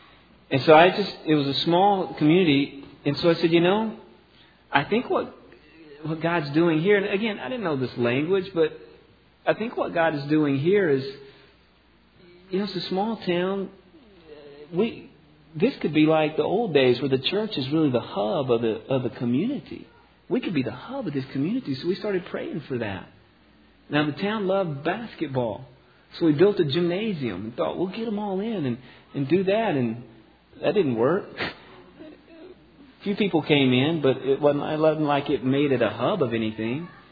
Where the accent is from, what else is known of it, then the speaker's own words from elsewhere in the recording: the South, United States; now I'm from the Bible Belt in the South